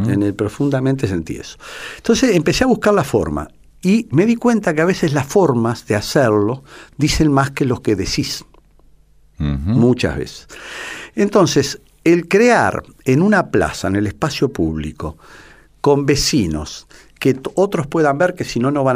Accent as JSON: {"language": "Spanish", "country": "Uruguay", "lives_now": "Argentina", "said": "Los uruguayos piensan que soy porteño, los porteños que soy uruguayo. Porque, claro, la mitad de mi vida ha estado acá, mis hijas están acá. Yo no, yo políticamente e históricamente me reconozco como oriental."}